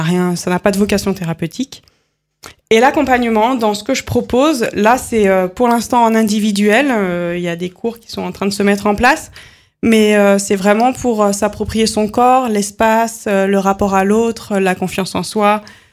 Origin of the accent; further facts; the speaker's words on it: Lyon, Auvergne-Rhône-Alpes, France; also born or lived in Switzerland; Alors moi, je suis lyonnaise. Je suis une citadine lyonnaise qui adore toujours Lyon